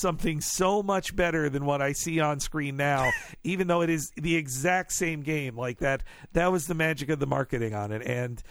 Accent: Arkansas, United States; first video games I ever saw, other than Pac-Man, was at like 3 or 4 at a pizza restaurant where I grew up in Arkansas, and they had Donkey Kong.

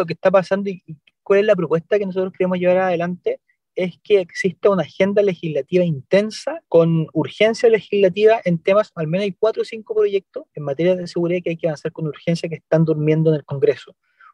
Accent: Chile; como chilenos

